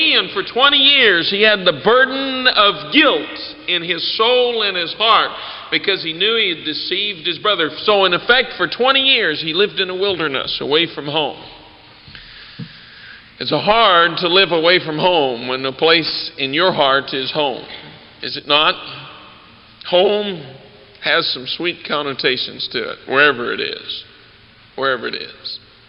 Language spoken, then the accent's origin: English; Colorado, United States; And I'll say, well, I'm from Colorado.